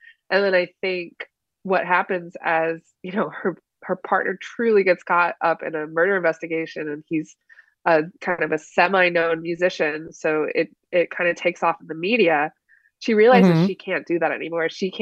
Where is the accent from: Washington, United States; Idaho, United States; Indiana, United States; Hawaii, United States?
Washington, United States; now in New York, United States; I have to say that I am in New York now, but I grew up in Eastern Washington, so it was